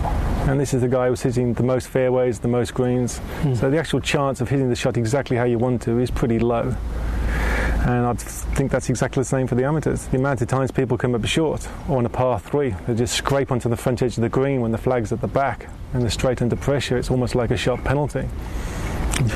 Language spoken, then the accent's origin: English; England, United Kingdom; now in United States; No, I'm English.